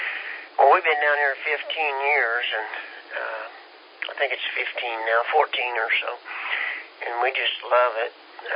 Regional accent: Kansas, United States; And I was originally from Kansas, and I worked there as an electrician

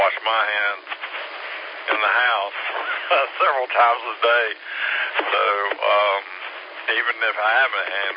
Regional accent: Wellington, Florida, United States; I don't know all these streets. I grew up in Wellington Green, so, but anyway.

